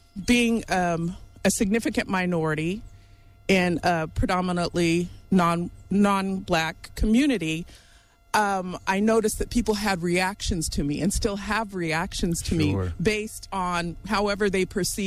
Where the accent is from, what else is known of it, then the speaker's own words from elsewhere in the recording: Chico, California, United States; So I was born in Chico, California in 1961 and have lived here my entire life. In fact, my siblings and I all went preschool through university in our hometown with degrees.